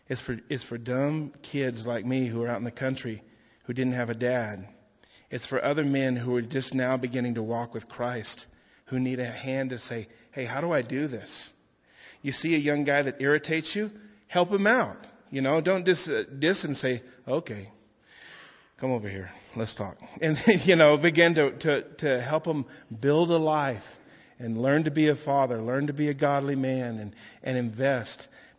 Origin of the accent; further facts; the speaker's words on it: Bledsoe, Texas, United States; I'm a kid from Bledsoe, Texas. How many of you have heard of Bledsoe, Texas?